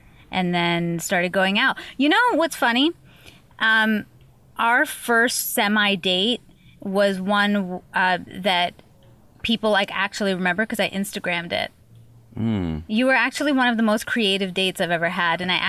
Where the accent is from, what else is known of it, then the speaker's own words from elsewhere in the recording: New York, United States; And as a New Yorker, I'm not going to lie